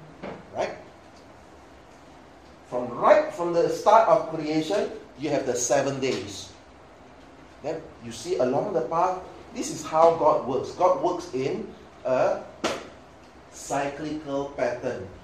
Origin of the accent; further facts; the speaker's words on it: Penang, Malaysia; I think same like my hometown in Penang got beach.